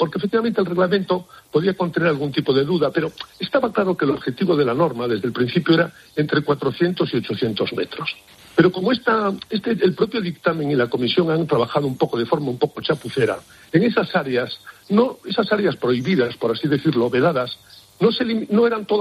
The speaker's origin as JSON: {"language": "Spanish", "region": "Galicia", "country": "Spain", "said": "en mi tierra, en Galicia"}